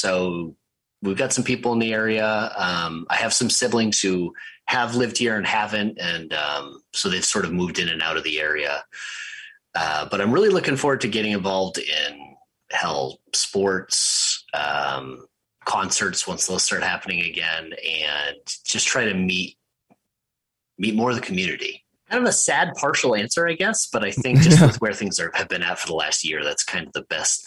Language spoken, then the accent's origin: English; New Hampshire, United States; also born or lived in Virginia; I grew up in New Hampshire, and then I was in Virginia for 4 years.